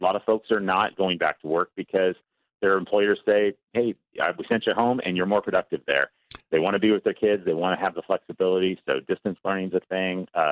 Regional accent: Texas, United States; But the thing is that as a Texan, as a person who serves in the Texas State Guard

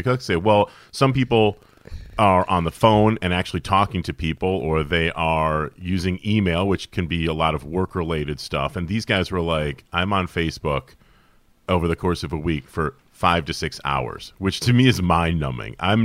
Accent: Syracuse, New York, United States; Growing up in Syracuse, New York in the 80s and the early 90s, Big East basketball for me was religion.

